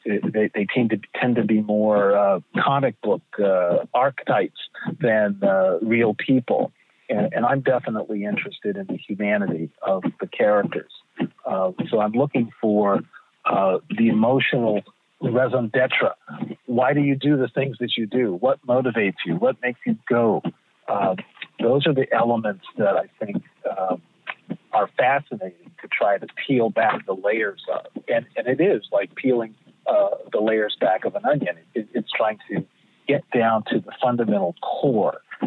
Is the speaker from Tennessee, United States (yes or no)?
no; Los Angeles, California, United States; I grew up in Los Angeles, California. It was a very, very middle class, tight knit.